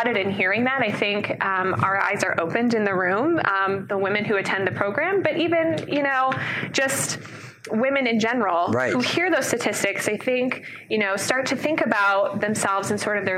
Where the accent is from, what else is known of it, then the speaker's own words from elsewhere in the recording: Michigan, United States; And I was hearing about it from people who didn't know I was from Michigan all throughout the conference, which is amazing.